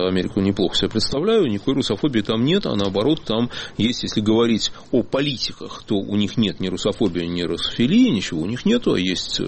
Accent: Russia; Он говорит, а ты откуда? Я говорю, я из России.

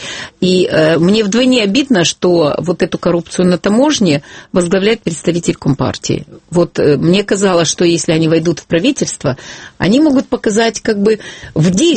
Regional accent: Ukraine; born there; у меня очень интересные русские корни … хотя я родилась на Украине, безумно люблю свою страну.

